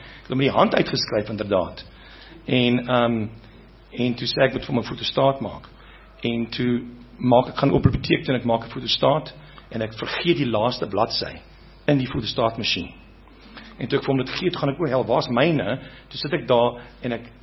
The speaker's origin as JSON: {"language": "Afrikaans", "region": "Eastern Cape", "country": "South Africa", "tie": "born or raised there", "said": "ek kom van die Ooskaap, waar ek groot geword het, en helfte van die boere daar het ook hulle bediendes gebepaard."}